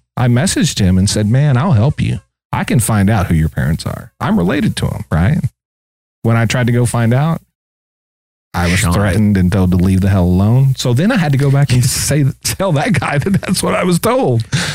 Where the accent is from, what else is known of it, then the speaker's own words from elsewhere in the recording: Oklahoma, United States; We are from Oklahoma. And if everybody in Elk City did that, there would be a lot of people. I'm related to people in Elk City that I don't even know.